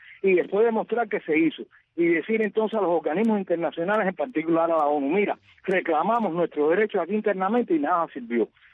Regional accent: Cuba; Somos cubanos

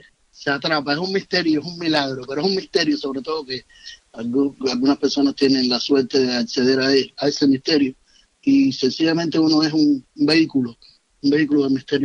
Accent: Matanzas, Cuba; En Matanzas, yo nací en Matanzas, en lo que se llama la ciudad de Matanzas

